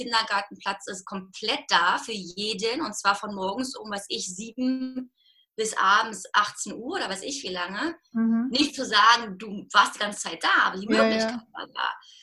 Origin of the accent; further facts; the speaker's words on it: Berlin, Germany; ich bin ja in Ost-Berlin groß geworden.